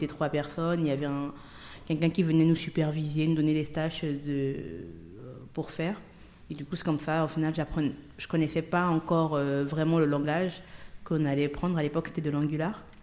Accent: Gabon; also born or lived in Toulouse, France; j'ai 27 ans. Je viens d'abord du Gabon, ensuite j'ai vécu à Toulouse.

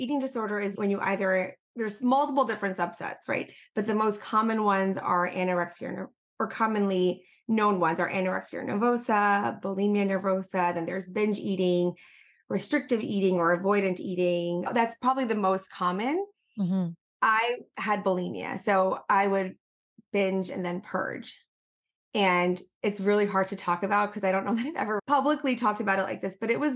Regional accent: New York, United States; So I was born and raised in New York. I did residency in Atlanta, which is what brought me to Georgia.

